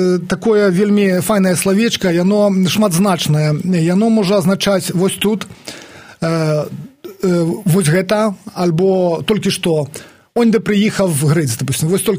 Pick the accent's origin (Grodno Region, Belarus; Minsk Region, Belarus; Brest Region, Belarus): Brest Region, Belarus; Meskavichy; first language Polesian; я нарадзіўся ў Пінску, але выхоўвалі мяне да 7 гадоў, да школы, дзядуля з бабуляй у вёсцы пад Пінскам, якая завецца Мескавіча, это 12 кіламетраў ад горада. І я там у іх вось да школы гадаваўся, і справа ў тым, што я гаварыў там выключна па-палеску.